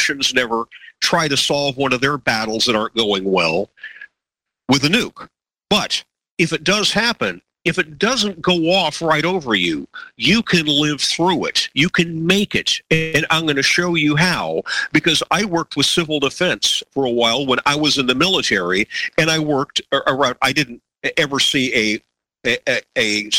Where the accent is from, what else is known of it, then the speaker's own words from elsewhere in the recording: Miami, Florida, United States; My wife and I grew up in Miami, just a few miles apart.